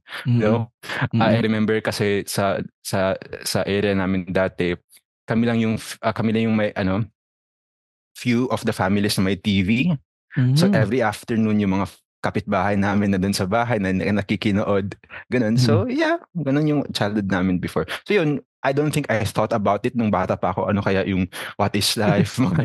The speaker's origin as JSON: {"language": "Tagalog", "town": "Davao", "region": "Davao Region", "country": "Philippines", "tie": "born or raised there", "said": "Yes, I was born and raised in Davao. Particularly, yung bahay namin is literally above the water. Kasi coastal area kami, no? It was a informal settlement."}